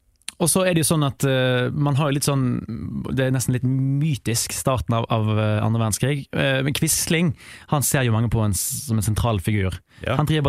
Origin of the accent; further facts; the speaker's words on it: Bergen, Vestland, Norway; I min hjemby Bergen så er det noe som heter Sandviksbatteriet